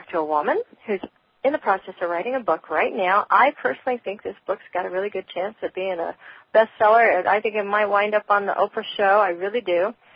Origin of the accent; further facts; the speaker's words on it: Oregon, United States; you spent a little time in Oregon, which is my home state.